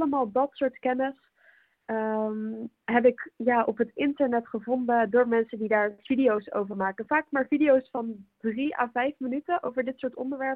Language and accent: Dutch; Netherlands; moved away as an adult; now in Leuven, Belgium; Ik kom uit Nederland, maar ik studeer al 3 jaar in Leuven. Dus vandaar dat ik ook eigenlijk bijna altijd in Vlaanderen te vinden ben.